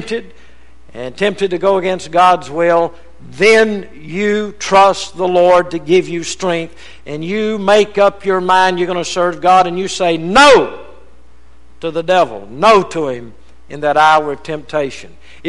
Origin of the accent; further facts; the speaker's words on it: Rava, Louisiana, United States; That boat was bigger than my town, you know, where I was raised in Rava, Louisiana.